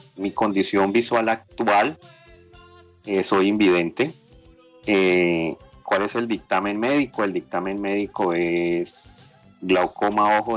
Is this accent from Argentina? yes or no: no; Cali, Valle del Cauca, Colombia; also born or lived in Bogotá; porque yo soy caleño, viví como 15 años en Bogotá y después volví a Cali.